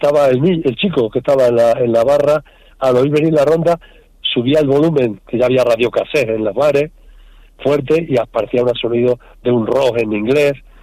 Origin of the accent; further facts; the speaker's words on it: Madrigal de la Vera, Extremadura, Spain; Claro, en Madrigal de la Vera, en mi pueblo, a 500 metros tenemos la provincia de Ávila y a 4 kilómetros la provincia de Toledo.